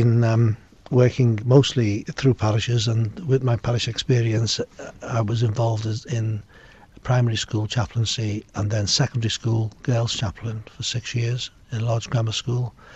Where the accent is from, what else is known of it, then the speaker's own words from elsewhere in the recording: Liverpool, North West England, United Kingdom; accent: Scouse; as you can tell, I'm a Scouser